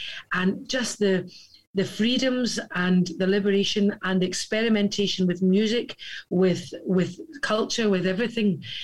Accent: Scotland, United Kingdom; I am a Scottish girl through and through. I'm doing the, I live, as you can see, on the beach, mm-hmm. and I'm half an hour away from Glasgow

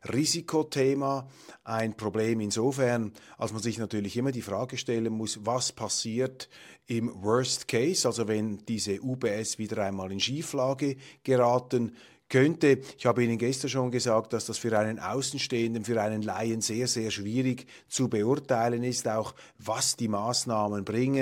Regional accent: Zurich, Switzerland; Und gerade ich als Zürcher, wir kommen da vom Bankenplatz

